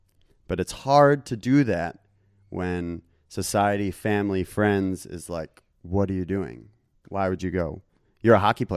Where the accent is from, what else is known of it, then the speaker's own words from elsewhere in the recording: Minnesota, United States; I mean, I grew up in Minnesota.